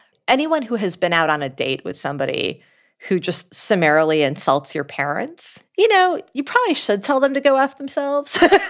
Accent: New York City, New York, United States; in nonprofit work in New York City, my hometown.

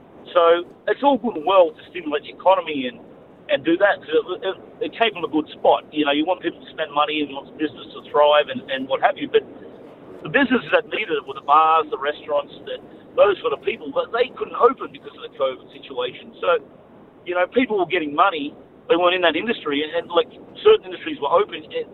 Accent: Sydney, New South Wales, Australia; I'm from St Mary's, western suburbs in Sydney

